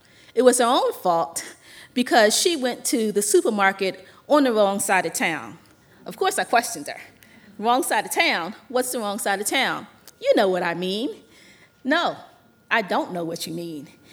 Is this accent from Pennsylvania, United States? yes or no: yes; Philadelphia, Pennsylvania, United States; I'm from Philly. I can handle rough.